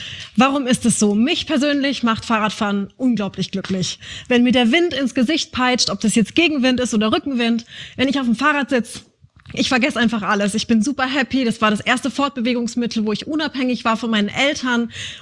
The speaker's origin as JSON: {"language": "German", "town": "Karlsruhe", "region": "Baden-Württemberg", "country": "Germany", "said": "Ich komme aus Karlsruhe, ich habe kein Auto."}